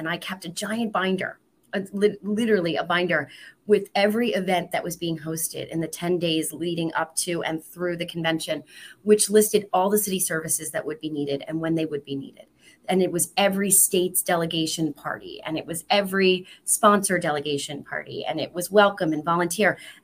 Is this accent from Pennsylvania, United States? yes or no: yes; Philadelphia, Pennsylvania, United States; I'm originally from the Northeast, so I'm a Oxford Circle girl, made First Holy Communion in St. Martin of Tours. And so I certainly, you know, grow up with a lot of Philadelphia pride. My family's all from here. I'm 100% Irish